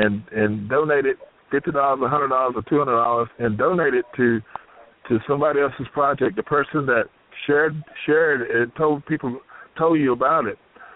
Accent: North Carolina, United States; now in Myrtle Beach, United States; and I'm from North Carolina. Moved down to Myrtle Beach about 5 years ago and been actively involved in the community since that time.

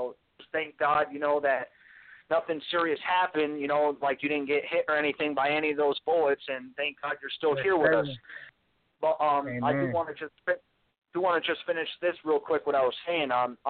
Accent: Vermont, United States; That's where I'm out right now. I'm out in Vermont. That's my hometown.

